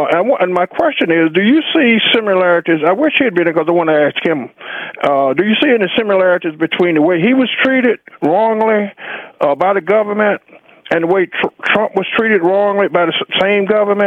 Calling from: United States; calling from Washington.

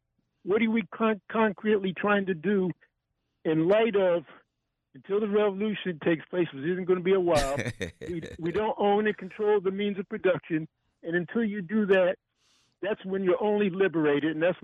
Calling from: Washington, District of Columbia, United States; I'm calling from Washington, D.C.

